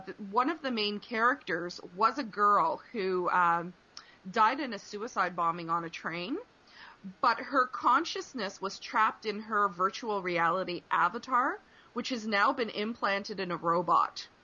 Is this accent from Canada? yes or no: yes; Canada; as a Canadian, I think that's kind of cool